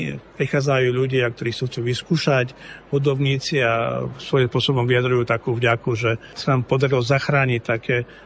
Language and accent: Slovak; Stará Ľubovňa, Prešov Region, Slovakia; born there; prišli 4 autobusy či ďalekých farností od môjho rodiska, od Ľubovne